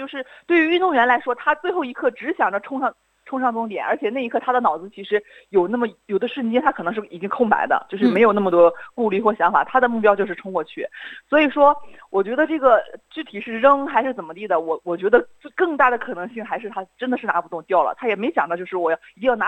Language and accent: Chinese; China; now in Australia